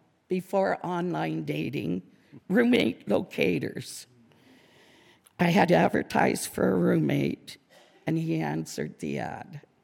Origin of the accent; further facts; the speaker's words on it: Ontario, Canada; I lived in southern Ontario all my childhood and into my early 20s. I'm the oldest of six kids, four brothers, one sister.